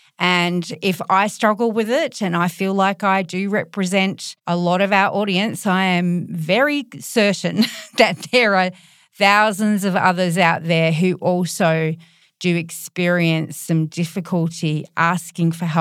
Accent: Australia; from Australia.

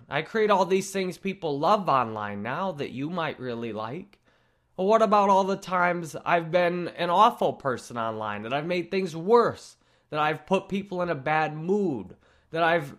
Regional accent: Farmington, Michigan, United States; born there; also born or lived in Texas / New Mexico; I was born in Farmington or near Farmington, Michigan. That's where my family's from.

